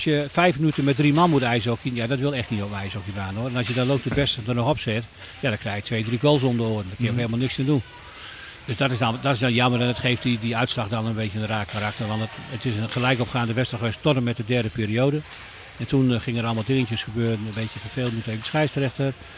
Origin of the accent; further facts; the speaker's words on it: Netherlands; En we willen soms als Nederlanders, harde werkers, willen altijd heel hard werk, maar je moet die puck het werk laten doen.